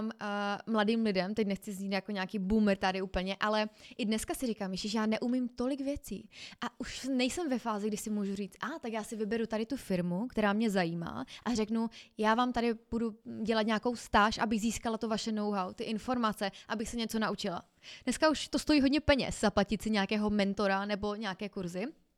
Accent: Havířov, Moravian-Silesian Region, Czechia; Pane bože, já jsem holka ze Šumbarku. Prostě vyrůstala jsem v getu a taky se mi povedly věci, o kterých jsem nikdy nesnila.

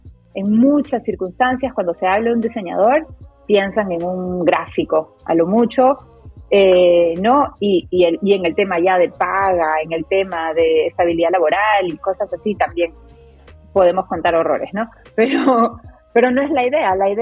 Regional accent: Peru; En general, lo digo como peruana

